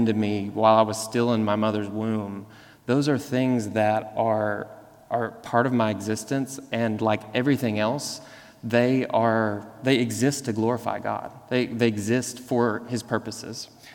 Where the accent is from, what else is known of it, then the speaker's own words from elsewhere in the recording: the South, United States; like growing up in the South and kind of like the cultural Christianity of the South